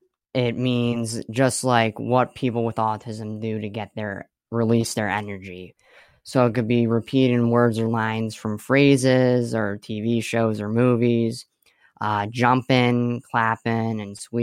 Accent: Swiftwater, Pennsylvania, United States; I'm 14 years old. I'm from Swiftwater, Pennsylvania.

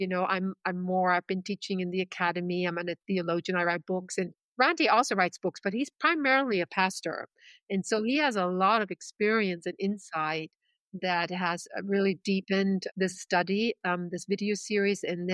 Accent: Germany; Well, you know, I grew up in Germany in the Lutheran faith, and I grew up on a winery.

